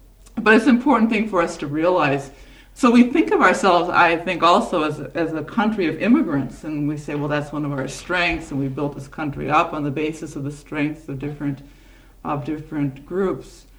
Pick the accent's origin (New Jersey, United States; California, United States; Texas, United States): California, United States; I grew up in California, and a lot of Chinese immigrants were brought over to work there